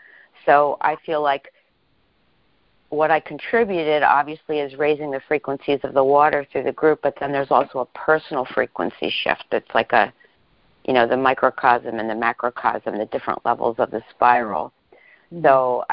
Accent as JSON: {"language": "English", "region": "East Coast", "country": "United States", "said": "from the East Coast."}